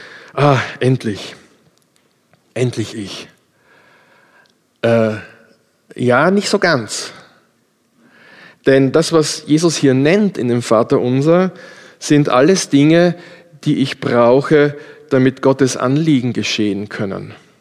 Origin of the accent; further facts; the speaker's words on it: Austria; Und wir haben bei uns in Österreich so einen netten Ausdruck